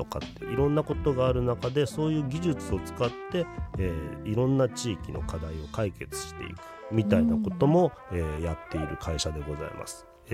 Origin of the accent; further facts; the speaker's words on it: Osaka, Japan; now in Tokyo, Japan; 僕ね出身はね大阪なんですよ。